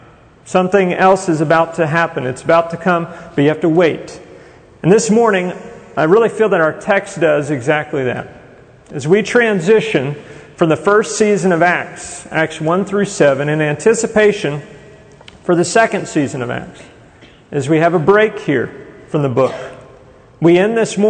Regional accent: Texas, United States; Special to me because I grew up in Texas and we went out to South Fork Ranch

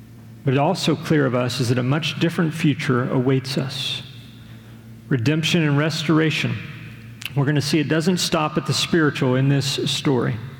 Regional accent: Texas, United States; What is happening in this story is similar to experiences that I would often have growing up in Southwest or Southeast Texas and being outside, okay?

